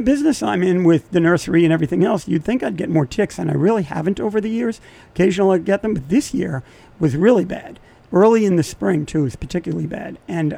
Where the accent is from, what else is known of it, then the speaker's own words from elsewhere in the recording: Sag Harbor, New York, United States; also born or lived in Boston; I grew up in Sag Harbor. I lived in Boston. We met, worked for this company, and then eventually we moved back to Sag Harbor.